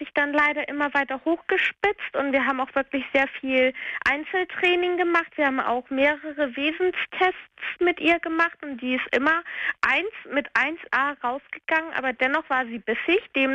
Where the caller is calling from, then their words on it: Rendsburg, Schleswig-Holstein, Germany; Nee, Rendsburg. Bei Schleswig.